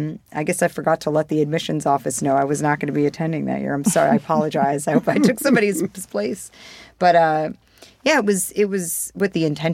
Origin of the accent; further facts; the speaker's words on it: New York City, New York, United States; I was a city kid. I was born and raised in Manhattan.